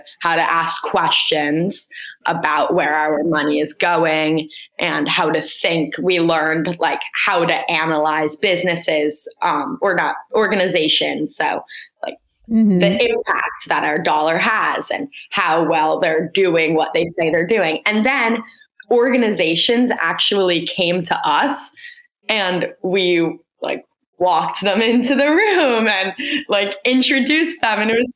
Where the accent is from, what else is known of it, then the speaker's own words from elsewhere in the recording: New York City, New York, United States; I am from New York City, born and raised.